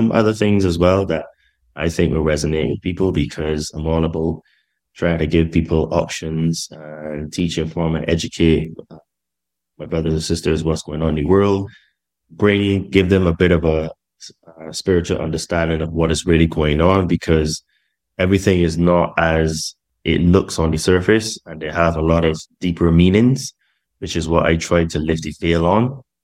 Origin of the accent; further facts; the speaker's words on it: Barbados; accent: mixed British and Bajan; also born or lived in United Kingdom; I was born in Barbados and I spent half of my life there and then the other half in the UK. Therefore, I have a bit of a mixed accent. It's very British and very Bajan at the same time.